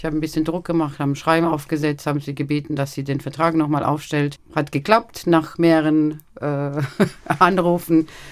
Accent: Romania; now in Germany; Also ich bin mehr Rumänin als Deutsche

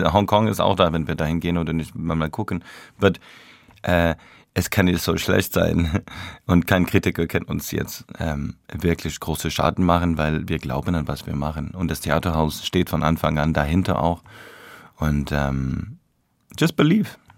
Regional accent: Montreal, Quebec, Canada; German is a second language; Wie alle Jungs in Kanada. So, ich bin aus Montreal und wir wollen Hockeyspieler werden.

